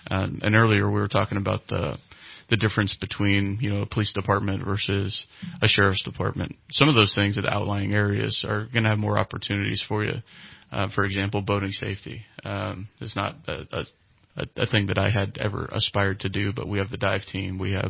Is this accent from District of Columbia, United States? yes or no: no; Redding, California, United States; also born or lived in Red Bluff; So I was born in Red Bluff and then moved to Redding in the 90s, so early 90s. Moved up to Redding, Shasta County.